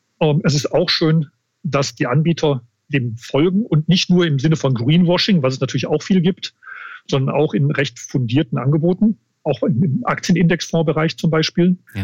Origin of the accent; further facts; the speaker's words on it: Wuppertal, North Rhine-Westphalia, Germany; now in Munich, Germany; Ich glaube, man hört es auch am Sprachklang. Ich komme aus dem Rheinland, Bergischen Land, Wuppertal, Mettmann. Da war ich die meiste Zeit, jetzt seit 30 Jahren aber in München.